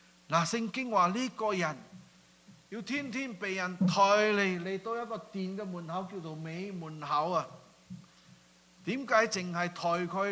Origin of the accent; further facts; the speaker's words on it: Singapore; Cantonese is a second language; 我唔係香港人嚟噶嚇，我係新加坡人嚇，係潮州人嚟噶。所以咧，我係講國語嘅，所以咧啲潮州話成日咧，廣東話成日咧好甩咳噶嚇。